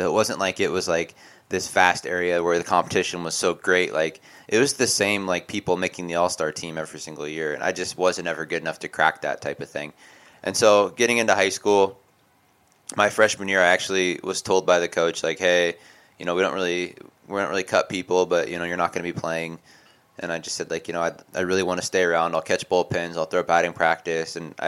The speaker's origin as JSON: {"language": "English", "region": "Oregon", "country": "United States", "tie": "born or raised there", "said": "And then my family moved, and we moved to from Eastern Oregon to Western Oregon, and so now I'm in a much bigger area, much bigger town."}